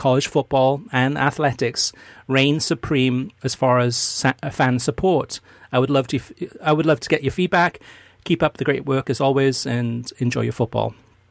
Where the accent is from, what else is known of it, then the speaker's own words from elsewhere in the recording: Arkansas, United States; how are states like my home state of Arkansas supposed to compete with this US soccer system.